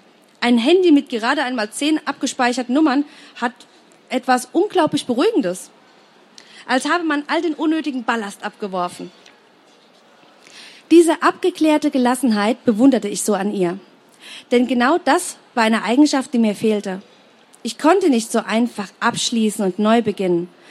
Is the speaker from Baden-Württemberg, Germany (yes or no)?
yes; Heidelberg, Baden-Württemberg, Germany; ihnen die schönsten Flecken meiner Heimatstadt zu zeigen. Denn Heidelberg hat noch viel mehr zu bieten als das bekannte Heidelberger Schloss.